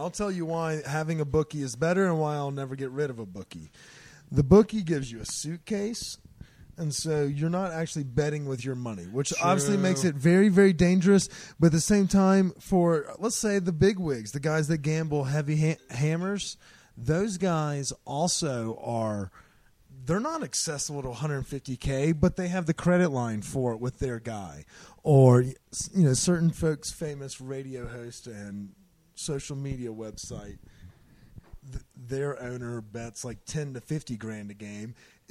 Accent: Mississippi, United States; Mississippi, my home state, neighbor to yours, you probably know it fairly well.

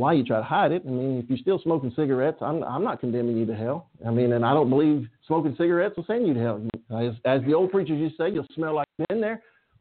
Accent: Auburn, Alabama, United States; I've lived back in my hometown here, College Town. I've always been an Auburn football fan. I've lived here for nearly 10 years.

